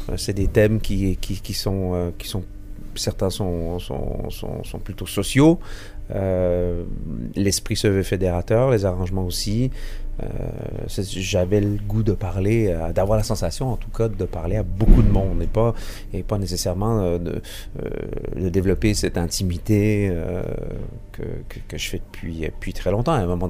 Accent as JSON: {"language": "French", "country": "Canada", "said": "ça a été une folie, vraiment une folie chez moi au Canada"}